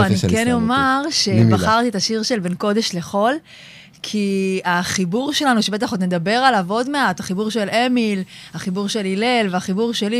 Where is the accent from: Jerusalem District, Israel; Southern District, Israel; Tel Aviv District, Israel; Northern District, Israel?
Tel Aviv District, Israel; Tel Aviv; אני מגיעה מתל אביב, מי ששואל. גדלתי בבית של הורים שהם חוזרים בתשובה. חרדית, מה שנקרא, אבל מלידה.